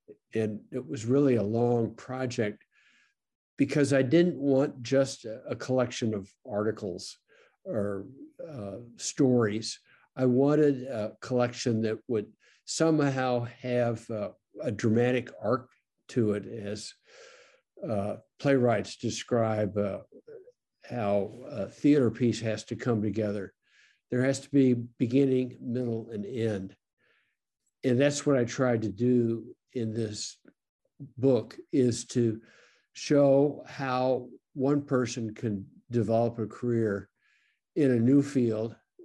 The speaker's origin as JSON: {"language": "English", "town": "St. Louis", "region": "Missouri", "country": "United States", "tie": "born or raised there", "said": "I grew up in St. Louis, but I walked to school, and I remember walking along a creek and finding possums under the root wads along the little creek in St. Louis County."}